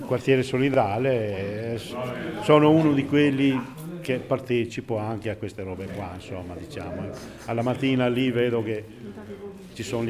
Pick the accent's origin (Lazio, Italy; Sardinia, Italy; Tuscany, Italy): Sardinia, Italy; Barumini; Io sono di Barumini, città nuragica la chiamo.